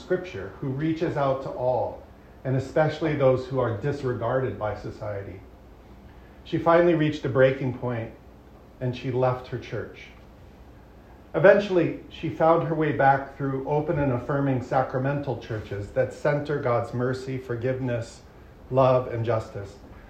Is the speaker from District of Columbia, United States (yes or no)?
no; Montana, United States; I'm thinking particularly this week of events unfolding in my home state of Montana.